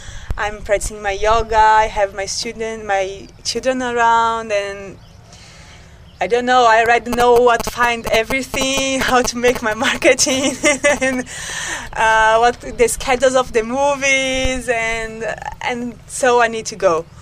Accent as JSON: {"language": "English", "country": "Brazil", "second_language": "English", "said": "Maybe because I'm from Brazil and we have this really friendly culture, and then we make friendship very easily and very fast."}